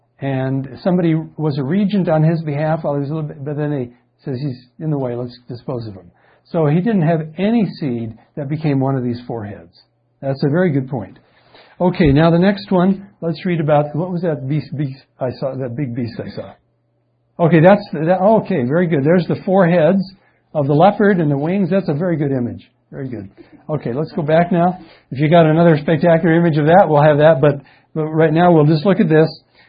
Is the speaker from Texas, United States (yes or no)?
no; San Diego, California, United States; I'm from San Diego. We have a lot of Hispanics, and they are usually Catholic oriented.